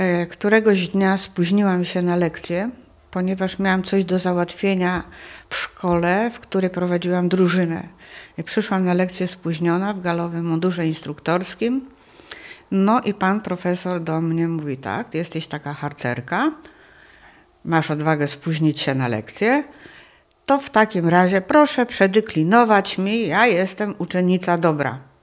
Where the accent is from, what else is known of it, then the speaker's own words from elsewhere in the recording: Wrocław, Lower Silesian Voivodeship, Poland; Urodziłam się we Wrocławiu pełnym gruzów. Bawiłam się w gruzach, skakaliśmy po gruzach